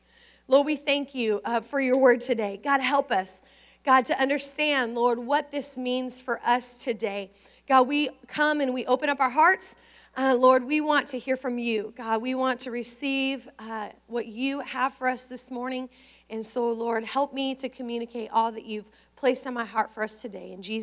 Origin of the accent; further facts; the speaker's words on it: United States; I'm Native American, so maybe we'll kind of go with that sort of flow.